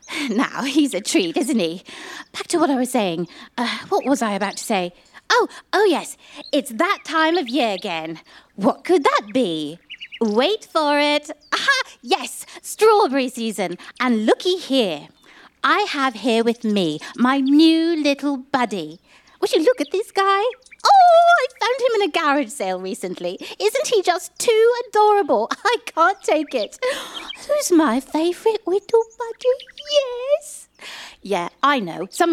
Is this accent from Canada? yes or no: no; England, United Kingdom; now in Sunken Harbor, United States; As you can plainly hear in my speech, I am English, but have for the last several years made my home in the good old US of A, here in Sunken Harbor, New York. Long Island, New York, that is.